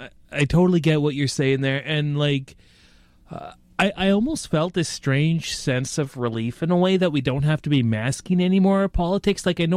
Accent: Canada; we're Canadian, and this is, like, ingrained in our mind, this American politics down south

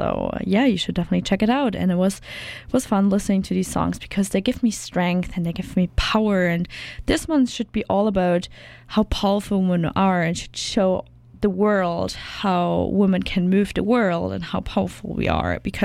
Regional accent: Germany; I'm from Germany.

